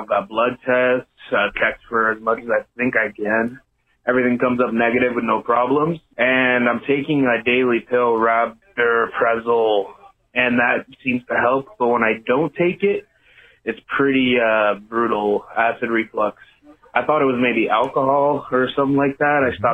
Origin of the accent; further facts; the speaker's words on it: Toronto, Ontario, Canada; I'm from Toronto.